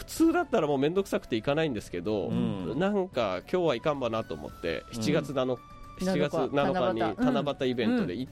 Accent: Isahaya, Nagasaki, Japan; 地元に帰ってでその両親がやってたお店をもう一回復興させる

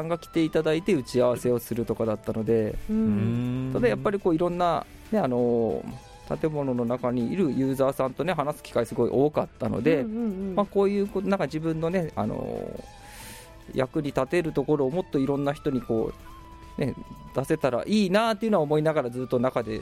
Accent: Nagasaki, Japan; バリバリ長崎人ですね。長崎生まれで、長崎の高校行って、諫早のコンピューター学校に行って

